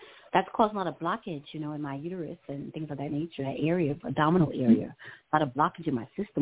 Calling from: New York, United States; Hi, everyone. I'm from New York, New York.

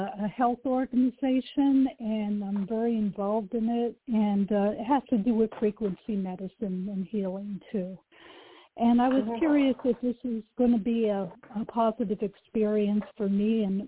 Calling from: Oregon, United States; Hello. Yeah, hello. … from Oregon. It's so good to talk to you

